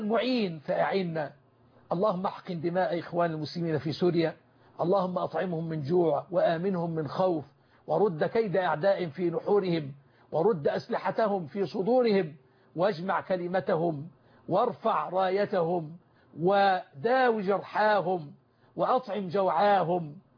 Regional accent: Egypt

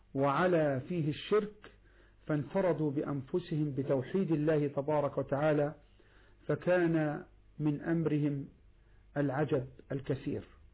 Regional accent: Egypt; بلدنا مصر الحبيبة

